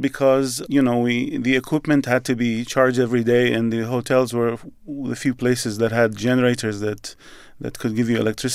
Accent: Baghdad, Baghdad Governorate, Iraq; now in New York City, United States; I am from Baghdad, Iraq, and I was born to an Iraqi father and an American mother, and I lived there until 1991.

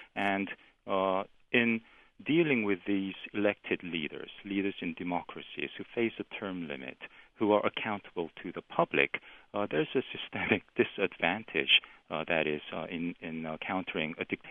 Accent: South Korea; when I was growing up in South Korea in the 70s, we would have such exercises as well.

